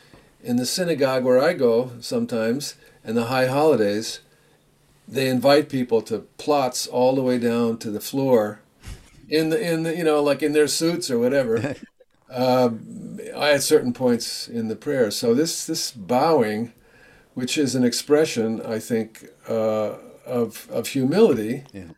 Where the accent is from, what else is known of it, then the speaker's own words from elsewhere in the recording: United States; "Oh my God, it's in me. I'm an American too."